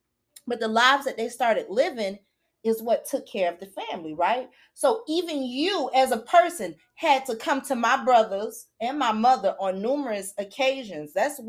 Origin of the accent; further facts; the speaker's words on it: Daytona Beach, Florida, United States; also born or lived in Jacksonville; Sometimes I would be down there for a whole school year and go back home with my mom, which we are from Daytona. My dad is from Jacksonville. So I grew up with both sides.